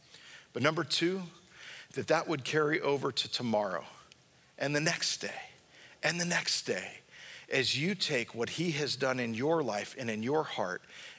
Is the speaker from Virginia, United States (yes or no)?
no; Long Beach, California, United States; But when I grew up in Long Beach, we had this one hill right in the middle of the city.